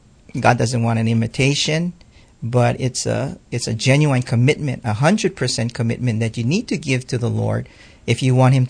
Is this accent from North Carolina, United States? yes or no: no; Kalihi, Hawaii, United States; growing up in a family, I came from an Oriental family, and a lot of tradition there. And of course, growing up in Kalihi, you had a lot of temptation there